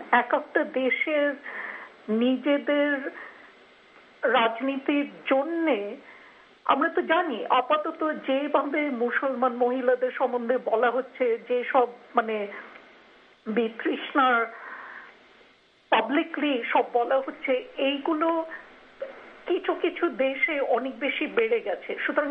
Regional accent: Kolkata, West Bengal, India; আমি যদিও কলকাতায় মানুষ হয়েছি, আমার বাবা মারা আনডিভাইডেড বেঙ্গলের মানুষ ছিলেন

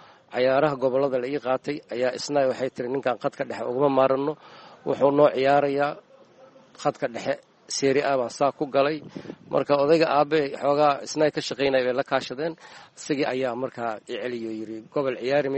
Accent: Jowhar, Hirshabelle, Somalia; born there; waxaan ku dhashay magaalada Johor 1964

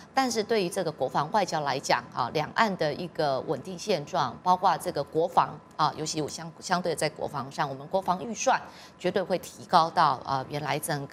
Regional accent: Taiwan; 这个才是现在我们台湾人民的主流民意

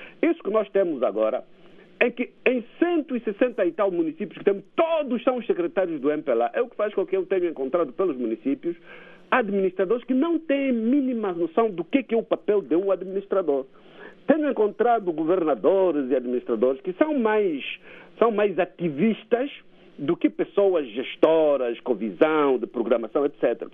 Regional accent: Huambo, Angola; também sou do Uambo.

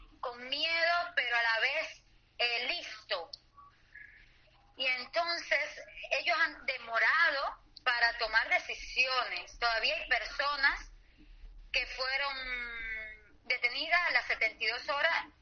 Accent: Cuba; yo estuve participando como sociedad cubana, como mujer, como madre, como artista

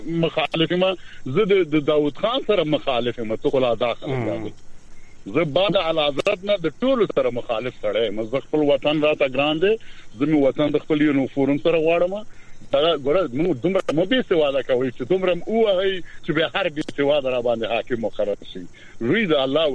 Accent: Afghanistan; moved away; زه یو افغان یم څلوېښت کاله مې وشو مهاجر یم

